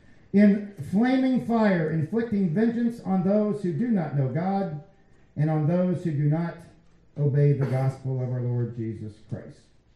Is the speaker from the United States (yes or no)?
yes; Florida, United States; I grew up in Central Florida.